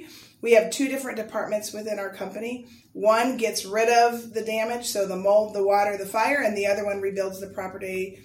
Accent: Fort Wayne, Indiana, United States; Yes, I grew up in Fort Wayne. I went to grade school, high school here, graduated from Concordia.

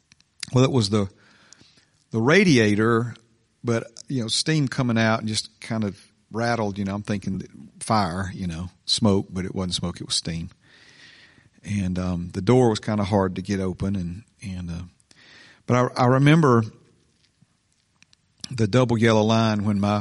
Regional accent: Hueytown, Alabama, United States; where I grew up there on Rose Hill Circle in Hueytown

